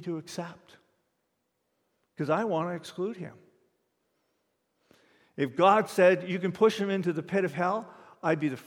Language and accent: English; Windsor, Ontario, Canada; I grew up in Windsor, which is a multicultural place. I grew up in Little Italy in Windsor.